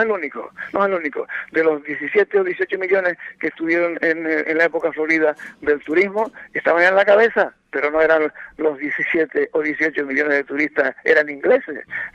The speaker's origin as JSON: {"language": "Spanish", "region": "Canary Islands", "country": "Spain", "said": "Yo me siento como canario avergonzado."}